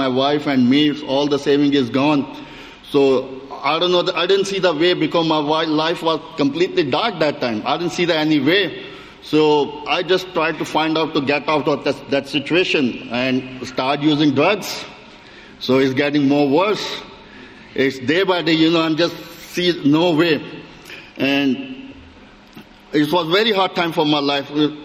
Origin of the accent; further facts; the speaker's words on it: Pakistan; my wife, Fina, kids, Ethan, and Alithia, and we are also from Pakistan.